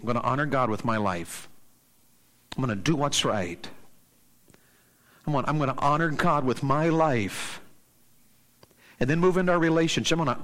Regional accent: the South, United States; because I'm from the South, and went to this camp meeting

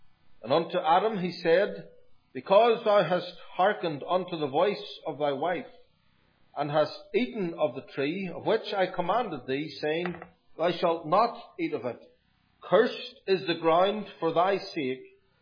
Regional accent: Toronto, Ontario, Canada; Somebody asked me yesterday in the shop, where are you from? I said, Toronto.

